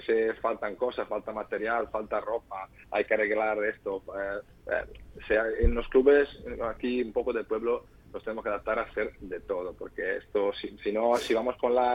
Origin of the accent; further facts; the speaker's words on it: Italy; me acuerdo yo soy italiano